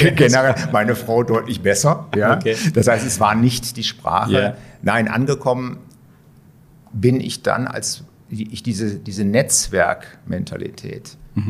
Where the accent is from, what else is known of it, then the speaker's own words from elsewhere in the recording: Rhineland, Germany; ich bin Rheinländer, ins Schwabenland war schon ein Wechsel. Und dann dieser Wechsel in die Steiermark